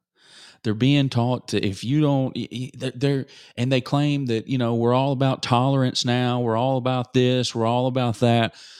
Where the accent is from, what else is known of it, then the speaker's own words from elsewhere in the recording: the South, United States; I grew up in the South.